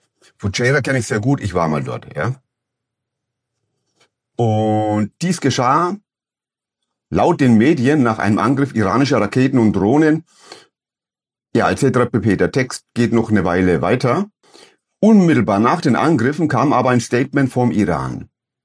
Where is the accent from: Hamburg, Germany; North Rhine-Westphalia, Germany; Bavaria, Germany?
Bavaria, Germany; Bindlach; born there; Ich bin in Bayreuth oder in der Nähe von Bayreuth geboren, nämlich in Bindlach.